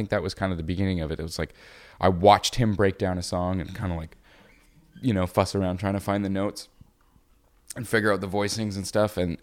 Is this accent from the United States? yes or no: no; Winnipeg, Manitoba, Canada; I'm from Winnipeg.